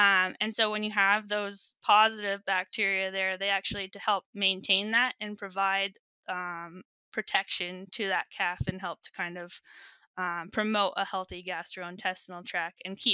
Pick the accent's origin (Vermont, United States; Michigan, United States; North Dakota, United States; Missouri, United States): Vermont, United States; Leicester; I grew up originally in Vermont, like you said. My family, both my parents grew up on farms. So I grew up on a 110 cow Jersey farm in Leicester, Vermont.